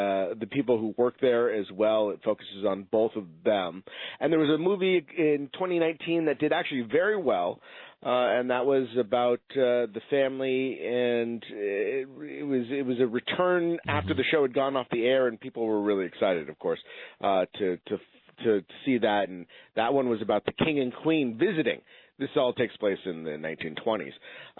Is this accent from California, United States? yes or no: yes; Los Angeles, California, United States; She's very famous, and growing up in Los Angeles, I was very well known for me.